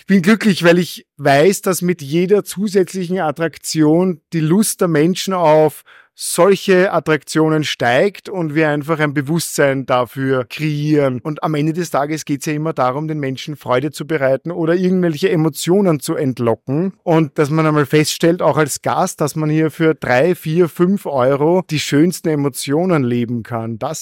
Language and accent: German; Vienna, Austria; lebe ich ein großartiges, glückliches Leben mitten im Prater und bin im Looping aufgewachsen und in der Achterbahn zu Hause.